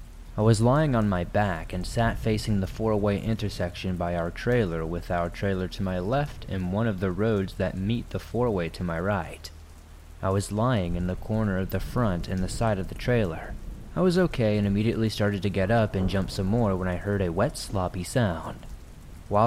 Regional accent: Missouri, United States; When I was much younger, I lived with my parents and two brothers in a trailer park in the middle of a small Midwestern town in northern Missouri.

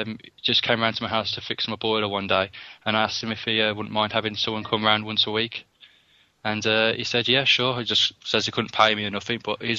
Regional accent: Bromsgrove, West Midlands, United Kingdom; I'm from Bromsgrove

